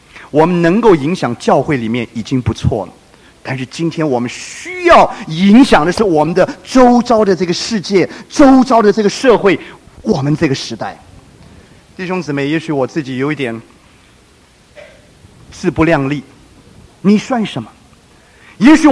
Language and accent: Chinese; China; now in United States; 特别对我们中国人来讲，特别对我们现在美国在大众传播那么发达的这样的一个环境里面